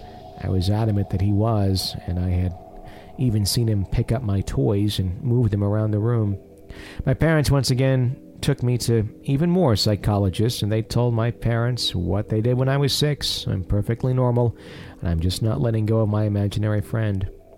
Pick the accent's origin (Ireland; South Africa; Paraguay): South Africa; Johannesburg, Gauteng; As a child, I was growing up in Johannesburg, South Africa, with my parents.